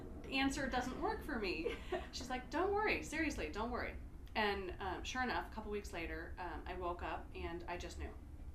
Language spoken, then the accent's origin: English; Seattle, Washington, United States; I grew up in Seattle.